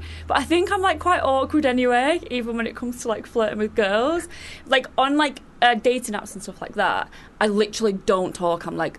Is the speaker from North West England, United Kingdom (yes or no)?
yes; Manchester, North West England, United Kingdom; my hometown.